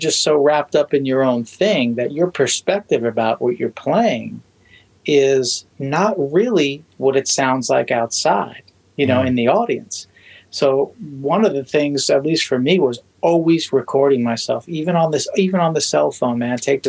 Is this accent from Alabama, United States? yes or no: no; New York City, New York, United States; I was born in Brooklyn, and I was did my teens in, you know, Staten Island, but I always had access to Manhattan.